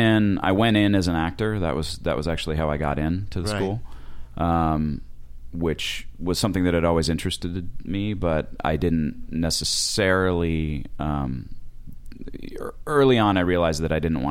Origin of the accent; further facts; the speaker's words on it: Morro Bay, California, United States; I grew up on the Central Coast. I grew up in Morro Bay.